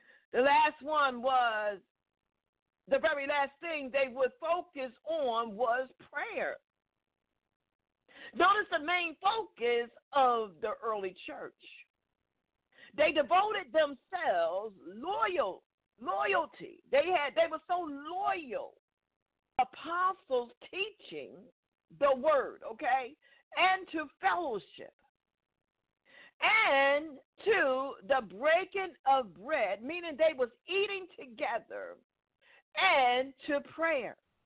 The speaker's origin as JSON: {"language": "English", "town": "Philadelphia", "region": "Pennsylvania", "country": "United States", "said": "because I am from Philadelphia, praise God"}